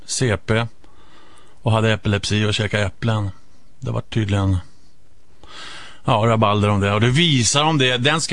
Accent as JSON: {"language": "Swedish", "town": "Solna", "region": "Stockholm County", "country": "Sweden", "said": "Det är enkelt. Jag är från Solna."}